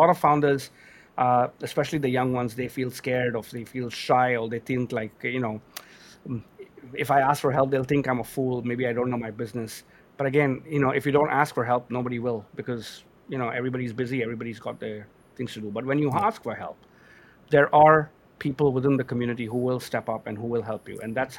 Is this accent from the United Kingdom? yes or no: no; India; born there; I was born in India, so a very traditional Indian father, and I'm the only child.